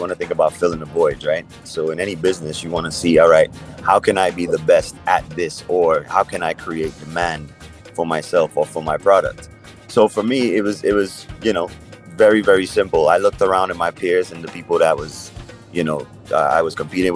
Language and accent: English; New York, United States; also born or lived in Trinidad and Tobago / Atlanta; I was born in Trinidad and Tobago. And I'd say, you know, I kind of grew up everywhere. Grew up in New York, Atlanta, you know, just kind of here and there everywhere.